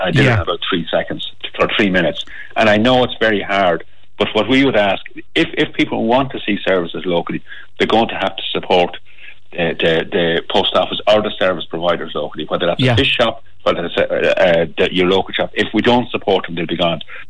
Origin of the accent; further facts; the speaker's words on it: Granard, County Longford, Ireland; my hometown is Granard in Longford, and I asked the postmaster there